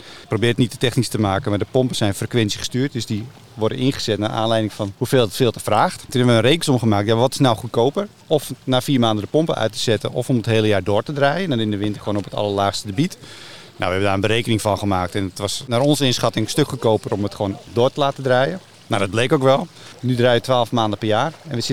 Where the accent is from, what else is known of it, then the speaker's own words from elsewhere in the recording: North Holland, Netherlands; Nee, ik kom uit de Zaanstreek.